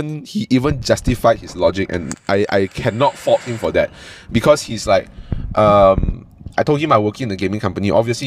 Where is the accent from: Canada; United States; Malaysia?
Malaysia; Bukit Jalil, Kuala Lumpur; When I told them I'm from Bukit Jalil, they said, oh, the sports school? I'm like, no, I'm not that athletically gifted.